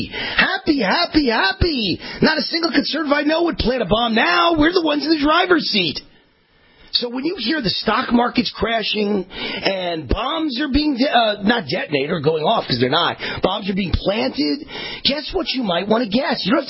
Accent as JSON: {"language": "English", "region": "Nevada", "country": "United States", "said": "is Nevada, my home state. Here I am in Las Vegas broadcasting."}